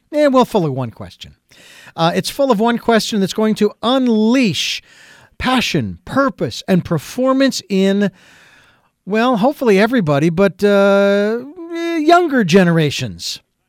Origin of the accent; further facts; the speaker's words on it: Phoenix, Arizona, United States; which is about 100 miles south of Phoenix, where it's my hometown of Phoenix, Arizona.